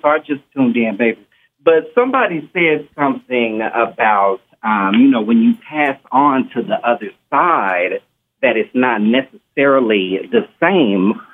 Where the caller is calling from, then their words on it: Texas, United States; I'm calling from Central Texas